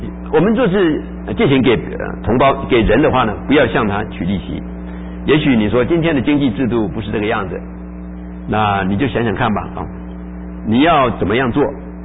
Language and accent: Chinese; Taiwan; now in United States; 我记得我从台湾来的时候带了一只很漂亮的皮鞋啊